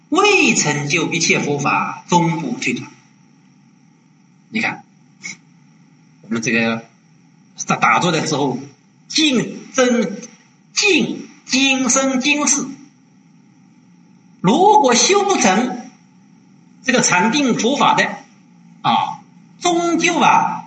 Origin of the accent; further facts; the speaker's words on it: Wenzhou, Zhejiang, China; accent: Wenzhou; 我们温州话所讲的是崩了亭啊。